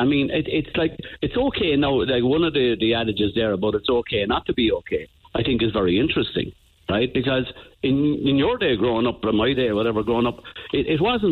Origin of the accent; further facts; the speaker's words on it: Ireland; I think, Neil, as an Irishman, and you're a fellow Irishman as well, I was a bit disappointed to be Irish those few days now